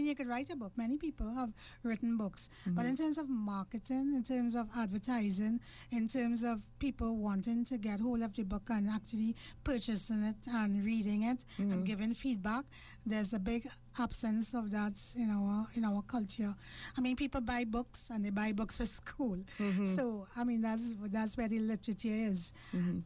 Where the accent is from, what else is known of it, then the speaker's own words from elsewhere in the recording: San Fernando, Trinidad & Tobago; now in Cunaripo, Trinidad & Tobago; I'm originally from Deep South, San Fernando, then Pinal